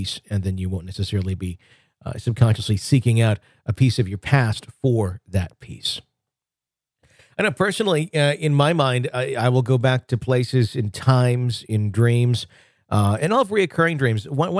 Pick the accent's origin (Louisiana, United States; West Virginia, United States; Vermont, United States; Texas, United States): Texas, United States; Garland; born or raised there